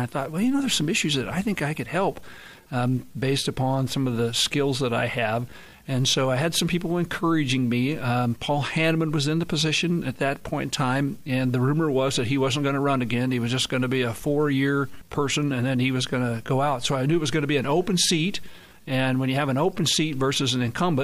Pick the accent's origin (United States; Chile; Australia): United States; John Day, Oregon; now in Tillamook, United States; my wife and I both grew up in Eastern Oregon. I grew up in John Day, and she grew up in La Grande. So we're kind of going back home.